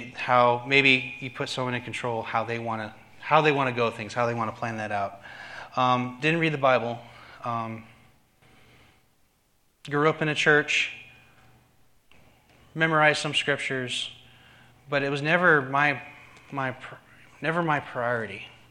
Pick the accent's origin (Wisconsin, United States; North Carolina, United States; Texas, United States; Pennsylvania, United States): Texas, United States; San Antonio; moved away; So I graduated 2006, and I decided to move out of Texas. I grew up in San Antonio, moved out, and met with my dad, who was at that point Army, over in Fort Meade.